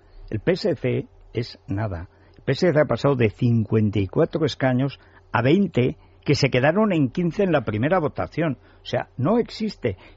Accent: Spain

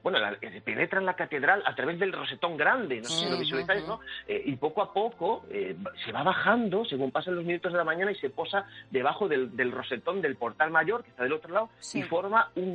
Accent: Galicia, Spain; Bueno, y en Galicia, hablando de magia, ¿no? Que es mi tierra, ¿no?

